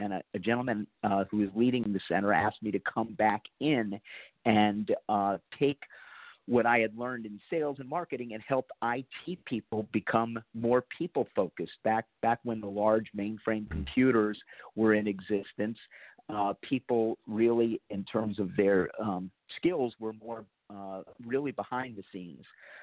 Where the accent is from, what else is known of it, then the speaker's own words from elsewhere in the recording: Florida, United States; I grew up in South Florida and became a Florida Gator in the 70s, so go Gators.